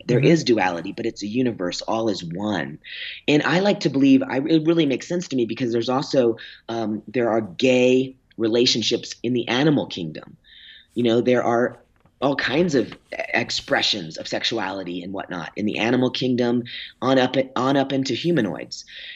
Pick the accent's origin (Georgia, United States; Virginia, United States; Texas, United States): Virginia, United States; I have a couple I grew up with in Virginia